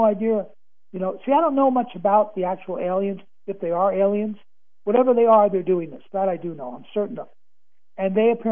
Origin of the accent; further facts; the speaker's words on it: Queens, New York, United States; born or raised there